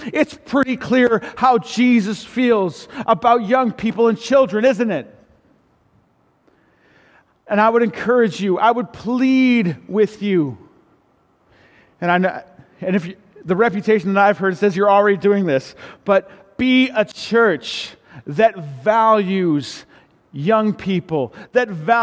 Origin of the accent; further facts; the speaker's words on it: Prince George, British Columbia, Canada; I had the honor of being ordained in the church that I grew up in. I grew up in Prince George. Heartland Baptist Church has been my home church since my family moved to Prince George in 1991.